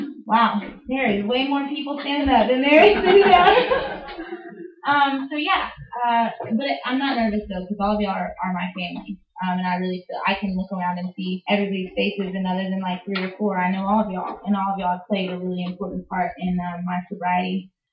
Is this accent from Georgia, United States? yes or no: yes; Georgia, United States; also born or lived in Conroe, Texas; So I was born there, and I stayed there for 3 months, and we moved back to Georgia.